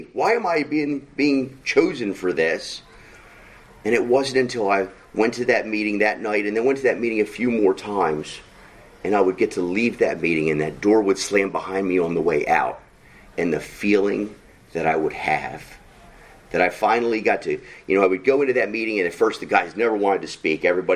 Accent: Northwest, United States; now in Baltimore, United States; I'm from the Northwest area. He brought me down here to Baltimore area.

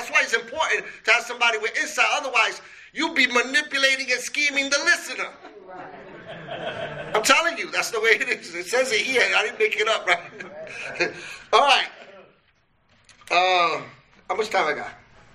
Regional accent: Brooklyn, New York, United States; because I'm from Brooklyn, and we have bodegas.

